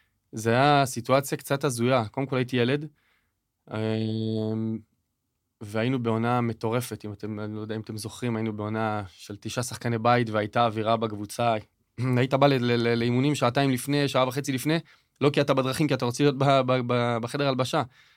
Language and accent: Hebrew; Jerusalem, Jerusalem District, Israel; כי אני ירושלמי, אתה יודע, אני חי את זה